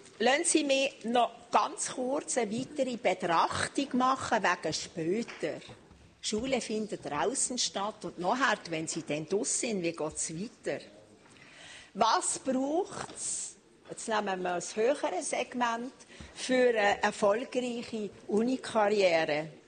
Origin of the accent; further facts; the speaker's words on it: Basel-Landschaft, Switzerland; Die Fachmittelschulen bei uns in Baselbiet